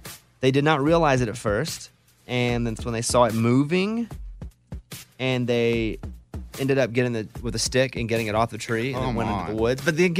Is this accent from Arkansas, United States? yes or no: yes; Arkansas, United States; Okay, in the woods. I'm from Arkansas.